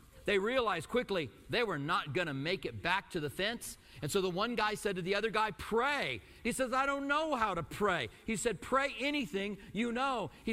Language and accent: English; Albuquerque, New Mexico, United States; also born or lived in Clinton, Iowa; I grew up in I was born in Clinton, Iowa. This sounds like it's going to be a really long story when you start off with I was born in Clinton, Iowa. Then we moved to Albuquerque, and I went back to Iowa for vacations.